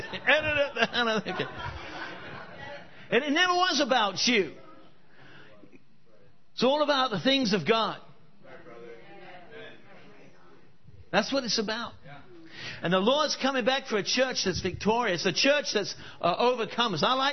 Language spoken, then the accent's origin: English; Oregon, United States; Because I grew up, although I'm English, I grew up in Oregon.